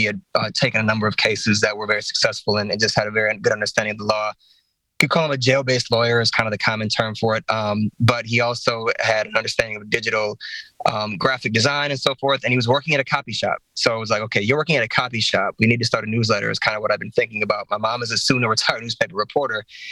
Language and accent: English; Milwaukee, Wisconsin, United States; So I was born and raised in Milwaukee, in the inner city, kind of started on the east side and grew up pretty much all my life in the 47th and North Avenue uptown area.